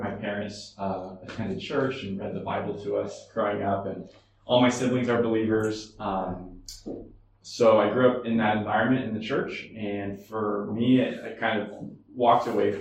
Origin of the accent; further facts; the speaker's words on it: California, United States; I'm from California, near Yosemite area. I'm sure many of you have heard of Yosemite. So really close to there. So I grew up going to Yosemite on weekends and things like that.